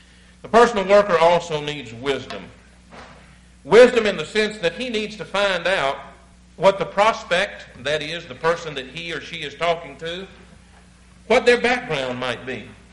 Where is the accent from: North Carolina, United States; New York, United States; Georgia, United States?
Georgia, United States; now in Illinois, United States; when we moved to northern Illinois, I was raised in Georgia, and anybody that had a farm or a garden, there was a very small one.